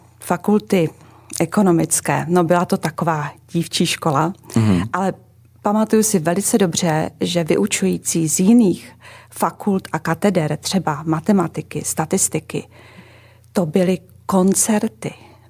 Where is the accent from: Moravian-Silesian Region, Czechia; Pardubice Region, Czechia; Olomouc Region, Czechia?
Moravian-Silesian Region, Czechia; Ostrava; 500 metrů od válcovny Trub